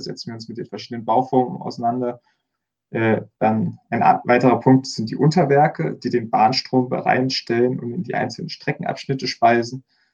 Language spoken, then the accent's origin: German; Erfurt, Thuringia, Germany; ich komme aus Erfurt.